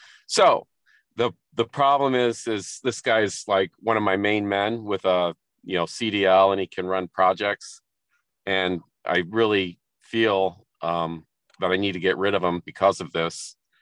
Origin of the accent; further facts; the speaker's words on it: Ohio, United States; I'm from Northwest Ohio. I have a highway construction company.